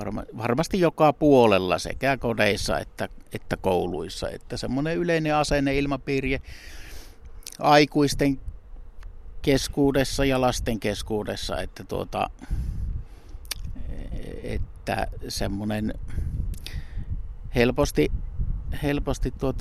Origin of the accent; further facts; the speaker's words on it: Ylivieska, North Ostrobothnia, Finland; Kyllä mä oon ihan ylivieskalaissyntynen. Että Ylivieskassa on juuret ja jonkun verran tuonne Kainuuseen päin, niin kuin lapsena varsinkin kesiä viettänyt Kuhmossa ja nykyään siellä kesämökkimaisemissa. Tulee aina silloin tällöin oltua. Mutta kyllä ne juuret on täällä, niin kuin täällä Keski-Pohjanmaalla